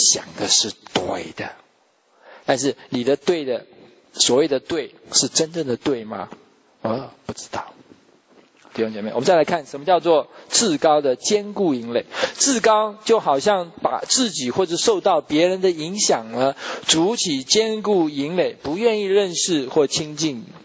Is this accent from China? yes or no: no; Taiwan; 我们从小在台湾长大的，哎呀，到处满街神佛，我从小初一十五的时候就拜拜，然后就从天公啦、土地公啦、各式各样啦，从小就跟着拜